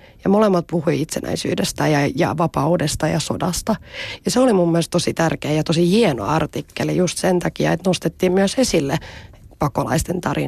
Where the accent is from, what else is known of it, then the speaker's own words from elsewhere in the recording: Turku, Southwest Finland, Finland; also born or lived in Kokkola; mä en ole itse asiassa syntynyt Turussa. Mä oon syntynyt Kokkolassa, niin mä en tiedä mitä musta silloin tulee, mutta et Kokkolasta Turkuun sitten on muuttanut.